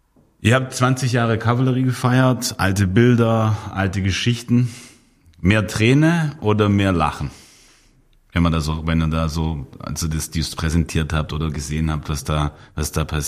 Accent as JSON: {"language": "German", "town": "Munich", "region": "Bavaria", "country": "Germany", "said": "als Münchner würde ich sagen"}